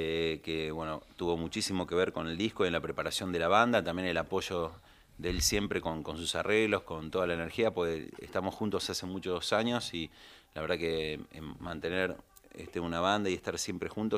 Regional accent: Tucumán, Argentina; Yo me crié en Tucumán

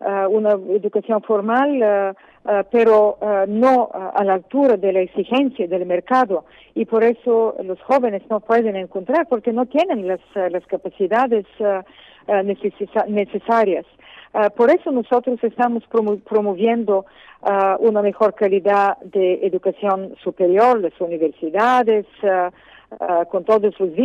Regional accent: Colombia; yo vengo de Colombia

